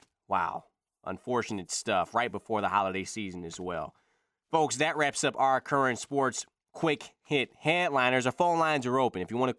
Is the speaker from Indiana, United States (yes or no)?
no; Detroit, Michigan, United States; because I'm from Detroit, as I've stated numerous times here on the show, and my family's pretty tight.